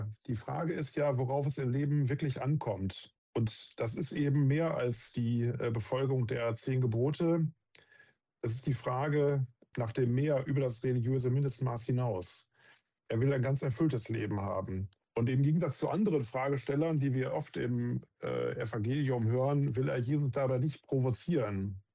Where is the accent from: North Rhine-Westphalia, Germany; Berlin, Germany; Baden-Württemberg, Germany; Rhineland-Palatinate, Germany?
North Rhine-Westphalia, Germany; Wesel; also born or lived in Hamm; Geboren bin ich in Hamm-Westfalen, gar nicht so weit weg von hier, aber aufgewachsen in Wesel am Niederrhein, wo mein Vater damals in der Nähe gearbeitet hat.